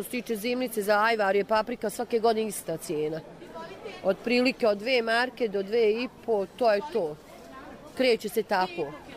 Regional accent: Banja Luka, Republika Srpska, Bosnia & Herzegovina; iz Banja Luke.

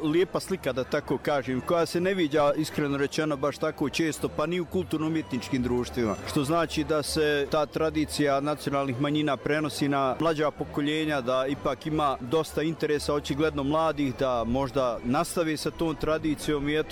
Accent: Tuzla, Federation of Bosnia and Herzegovina, Bosnia & Herzegovina; kao što je moja sredina, ja dolazim iz Tuzle, kao što sam rekao

